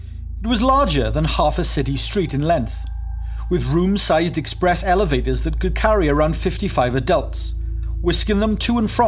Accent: United Kingdom; and being British, concerned that my country was about to go to war in support of our biggest ally, the United States.

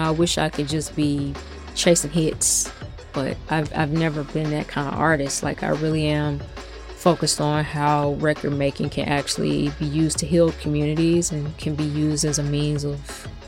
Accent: Memphis, Tennessee, United States; I think it was kind of inevitable that I would find my way to music growing up in Memphis.

